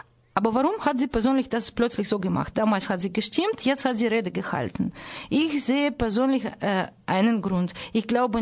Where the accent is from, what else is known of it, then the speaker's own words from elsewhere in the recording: Russia; Das ist für mich als Russin eigentlich das ist aus dem Himmel